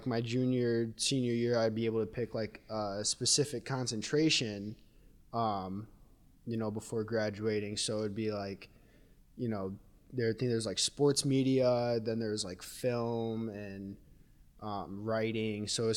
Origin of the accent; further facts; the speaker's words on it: Saline, Michigan, United States; Yeah, so I'm from Saline, Michigan. It's just south of Ann Arbor, for those who don't know. It's kind of a smaller town, you know.